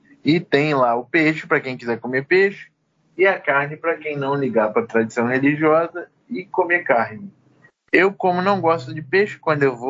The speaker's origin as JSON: {"language": "Portuguese", "region": "Goiás", "country": "Brazil", "tie": "born there", "also_born_or_lived": "Curitiba", "said": "Como eu nasci em Goiás e depois fui morar em Curitiba e depois vim pra cá"}